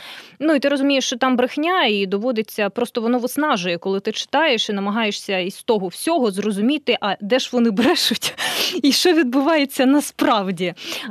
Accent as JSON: {"language": "Ukrainian", "town": "Luhansk", "region": "Luhansk Oblast", "country": "Ukraine", "said": "я сама з Луганська, ну, мені не можна, не варто пояснювати, що там відбувалося у 2014 році, я все це бачила."}